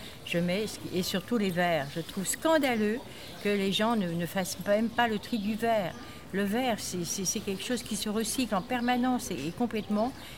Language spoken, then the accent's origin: French; Grenoble, Auvergne-Rhône-Alpes, France; Étant donné que je viens de Grenoble et que déjà à Grenoble, au bas de mon immeuble, j'avais organisé 3 caisses